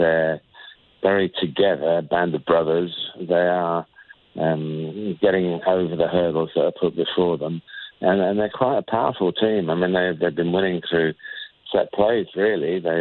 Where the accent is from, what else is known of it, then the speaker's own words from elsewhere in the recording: England, United Kingdom; I think as an Englishman